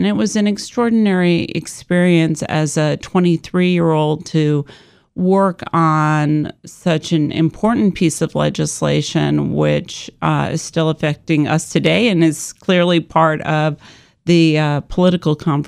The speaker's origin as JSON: {"language": "English", "town": "Rochester", "region": "New York", "country": "United States", "tie": "born or raised there", "said": "So I grew up in Rochester, New York, the daughter of two academics."}